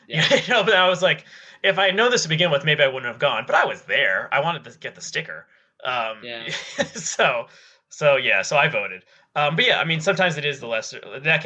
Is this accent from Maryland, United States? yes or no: no; New Jersey, United States; I'm from New Jersey